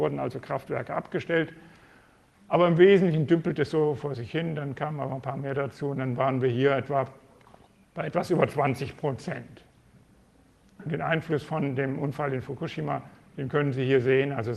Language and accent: German; Marburg, Hesse, Germany; born there; habe ich das auf meiner Geburtsstadt Marburg gezeigt